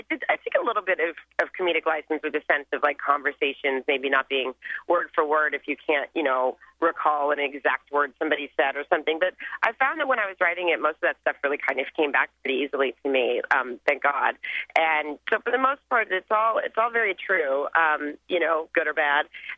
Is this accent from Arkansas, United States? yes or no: yes; Arkansas, United States; it's growing up in the South. I grew up in a really small town in Arkansas.